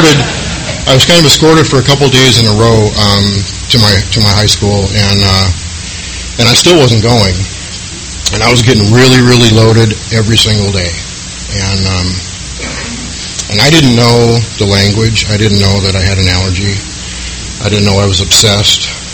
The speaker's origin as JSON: {"language": "English", "town": "San Diego", "region": "California", "country": "United States", "tie": "born or raised there", "also_born_or_lived": "Minnesota", "said": "And we moved to California. I was born in Minnesota. We moved to San Diego when I was about 12."}